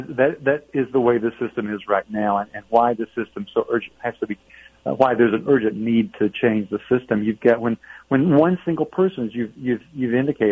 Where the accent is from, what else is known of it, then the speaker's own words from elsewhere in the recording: Tennessee, United States; In fact, I'm from Tennessee